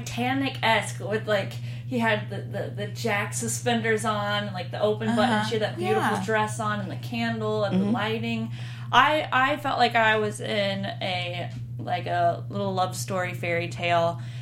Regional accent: Texas, United States; And he is from Texas, and I am from Texas.

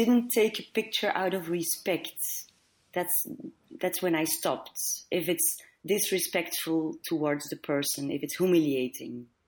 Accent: Belgium; English is a second language; So I thought, wow, National Geographic just shoots next to my hometown.

